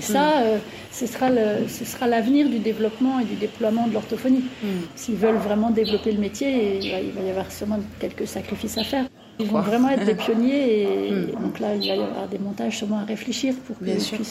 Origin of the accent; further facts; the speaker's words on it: France; Je suis française, j'ai fait mes études d'orthophonie à Lille.